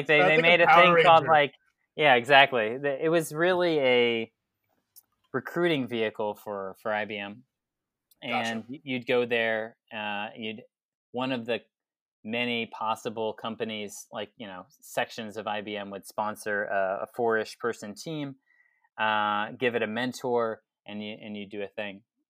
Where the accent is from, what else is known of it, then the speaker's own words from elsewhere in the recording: Texas, United States; Yeah, so I grew up in Texas, went to school in South Carolina, did internships all over